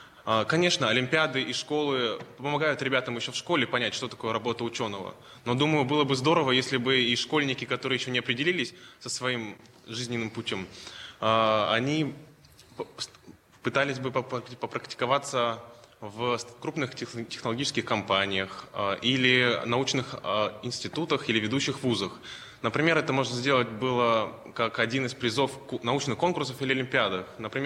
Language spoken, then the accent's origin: Russian; Novosibirsk, Novosibirsk Oblast, Russia; now in Moscow, Russia; Я приехал из Новосибирска в Москву и поступил на первый курс бакалавриата МГУ.